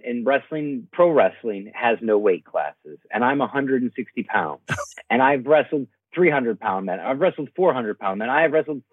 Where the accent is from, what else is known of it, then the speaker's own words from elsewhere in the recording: United States; I mean, so I am an American professional wrestler.